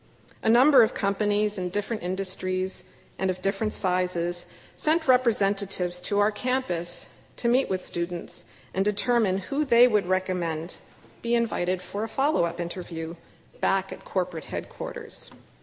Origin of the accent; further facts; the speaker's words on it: Teaneck, New Jersey, United States; returned to Teaneck, where I grew up, and lived with my parents after graduating. I came back to my hometown